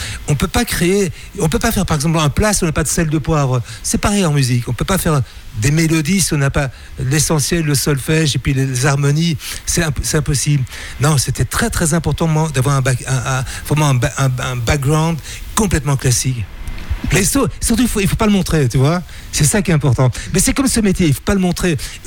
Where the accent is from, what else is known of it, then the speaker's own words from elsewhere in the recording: Belgium; Je pense que j'étais le premier belge à dire que j'étais belge, quoi.